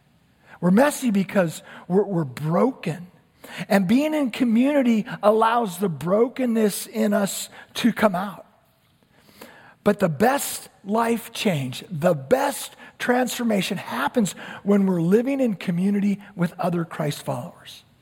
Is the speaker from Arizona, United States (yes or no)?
yes; Tempe, Arizona, United States; now in Jacksonville, United States; I moved here from Arizona in 1991, if you can believe it. And my wife Sherry and I, from the Tempe area